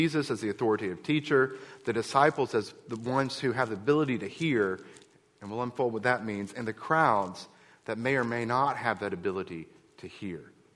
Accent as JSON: {"language": "English", "region": "Florida", "country": "United States", "tie": "born or raised there", "said": "I grew up in South Florida. My father was in agribusiness. We grew sugarcane. We grew oranges."}